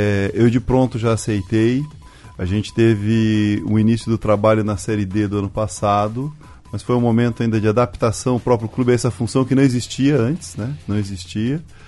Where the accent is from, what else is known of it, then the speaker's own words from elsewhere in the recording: Curitiba, Paraná, Brazil; also born or lived in Cascavel; Nascido aqui em Cascavel, com 10 anos eu fui para Curitiba, fiz a minha vida lá, né?